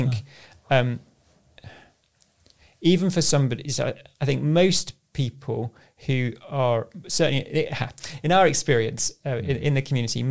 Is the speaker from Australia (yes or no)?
no; Southend, East of England, United Kingdom; So growing up in Southend